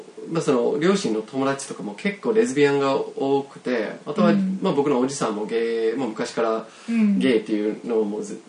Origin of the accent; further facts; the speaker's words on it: Kitchener, Ontario, Canada; で僕は、まあ、トロントじゃなくてあのキッチナーっていう、まあ、うん、人口が20万人ぐらいの町で生まれ育ったんだけど